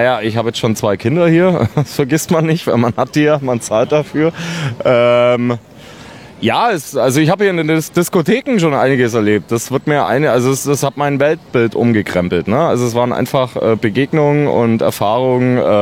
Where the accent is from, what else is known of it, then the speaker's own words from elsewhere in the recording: Bavaria, Germany; now in Berlin, Germany; Ich komme aus Bayern und ich liebe das Eisbein hier.